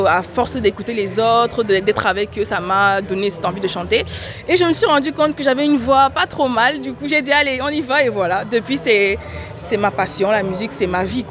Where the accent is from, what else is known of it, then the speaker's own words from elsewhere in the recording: Cameroon; now in France; parce que je suis originaire du Cameroun